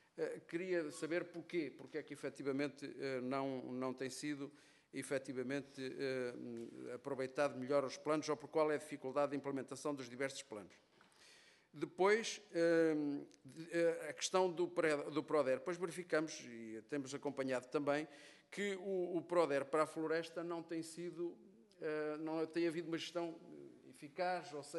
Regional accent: Penacova, Coimbra, Portugal; o Saco e a de Penacova, de onde eu sou originário

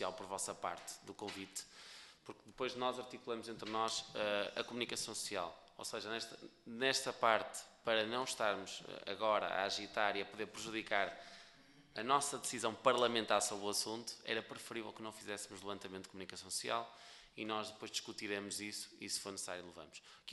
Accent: Vila do Conde, Porto, Portugal; sou do Porto, sou de Vila do Conde

